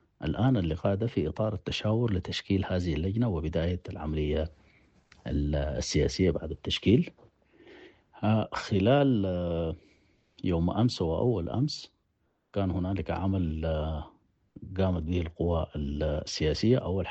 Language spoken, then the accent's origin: Arabic; Sudan; لأنه لم يتوفر هذا من زمن بعيد بالنسبة لنا كسودانيين